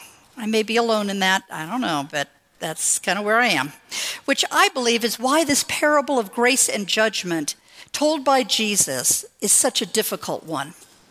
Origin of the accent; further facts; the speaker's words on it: California, United States; since I moved back to California, I don't see this as often, but I remember so clearly growing up in Orange County